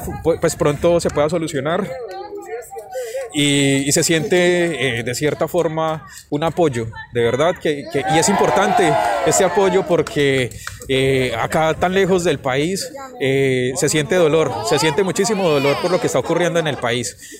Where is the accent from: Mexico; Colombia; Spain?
Colombia; now in Mar del Plata, Argentina; vivo acá en Mar del Plata, muy pendiente de la situación que está ocurriendo en mi país